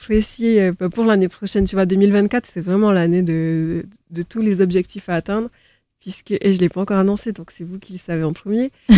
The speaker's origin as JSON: {"language": "French", "region": "French Polynesia", "country": "France", "said": "Et puis, il y avait des désaccords d'opinion, puisque je viens de Polynésie."}